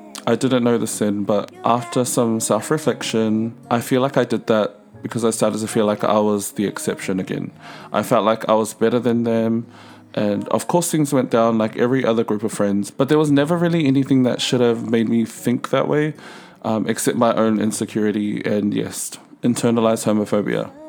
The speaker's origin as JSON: {"language": "English", "region": "Auckland", "country": "New Zealand", "tie": "born or raised there", "said": "I grew up in Otara, South Auckland, and I went to church like most good Samoan boys"}